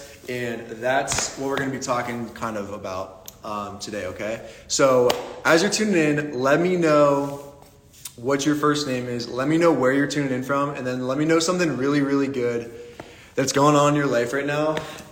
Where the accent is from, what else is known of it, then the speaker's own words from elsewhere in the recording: Pittsburgh, Pennsylvania, United States; So like I said … I'm from Pittsburgh, and I just got my haircut yesterday.